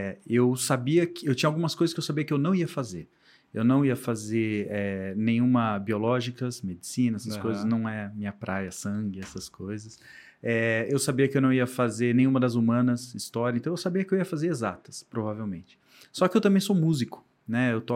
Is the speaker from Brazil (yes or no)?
yes; Campinas, São Paulo, Brazil; born there; now in Vinhedo, Brazil; eu sou cristão, eu sou nascido em Campinas, né?